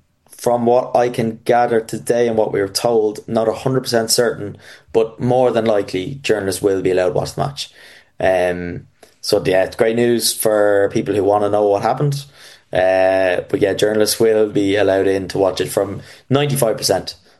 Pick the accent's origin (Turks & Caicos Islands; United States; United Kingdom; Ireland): Ireland; Dublin, Leinster; and then growing up in South Dublin as well